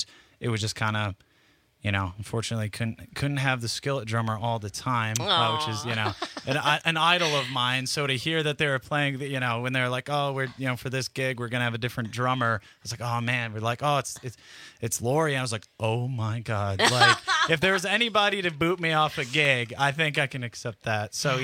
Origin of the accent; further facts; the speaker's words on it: Whitefish Bay, Wisconsin, United States; Whitefish Bay suburb up there. So, yeah, that's where I'm from. Grew up my whole life there.